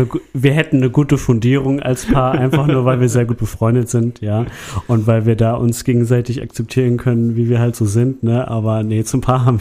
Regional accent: Frankfurt, Hesse, Germany; ist ja meine Heimat, Frankfurt. Mhm. Ich wollte gerne wieder zurückkommen nach 2 Jahren Köln.

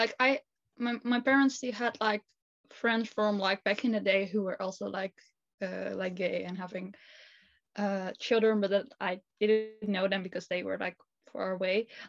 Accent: Netherlands; first language Dutch; English is a second language; Yeah, that's my first language. English is like my second language.

